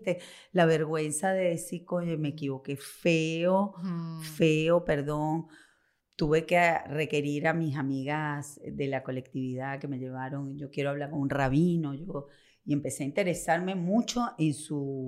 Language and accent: Spanish; Venezuela; como somos ahora los venezolanos, como que nos ayudamos.